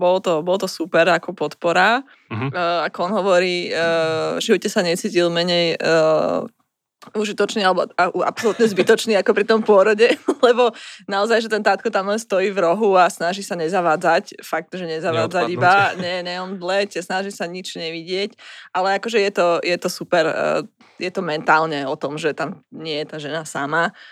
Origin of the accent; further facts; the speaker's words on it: Bratislava, Bratislava Region, Slovakia; keďže sme z Bratislavy obidvaja